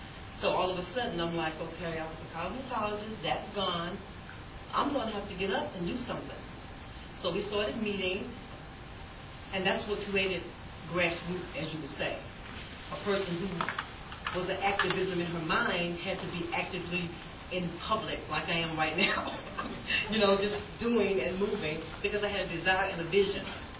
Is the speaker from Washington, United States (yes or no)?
no; Biloxi, Mississippi, United States; from Biloxi, Mississippi, which I haven't heard too much of. Y'all know I'm from Mississippi, you know, but I'm partnered with New Orleans.